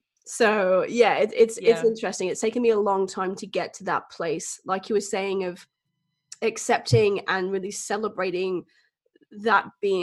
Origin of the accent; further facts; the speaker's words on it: Australia; accent: transatlantic; now in England; I've grown up in a couple of different places. So, you know, whilst I live in northeast of England, my accent's a bit of transatlantic. So I grew up in Australia as well.